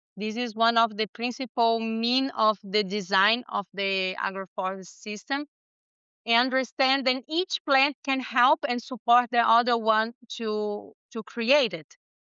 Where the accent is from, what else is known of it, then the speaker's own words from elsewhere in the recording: Brazil; English is a second language; Actually, I'm from Brazil. We have a farm here called Sítio Semente.